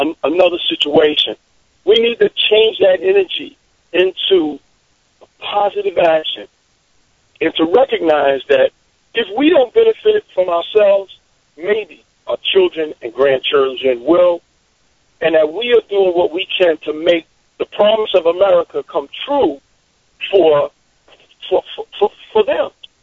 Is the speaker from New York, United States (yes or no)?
yes; Harlem, New York, United States; I'm a kid from Harlem.